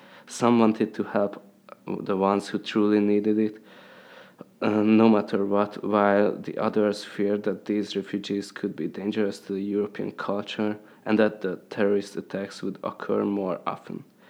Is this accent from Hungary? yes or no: yes; Hungary; As I grew up in Hungary, I experienced no wars, no conflicts, and everything seemed to be peaceful.